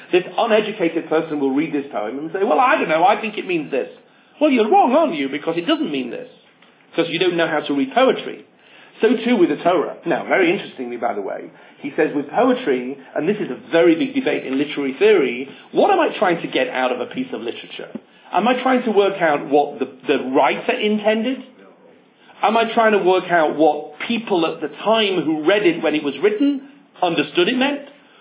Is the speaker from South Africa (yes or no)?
no; England, United Kingdom; I'm English anyway. What do I know? Nothing. We have our own political issues in England.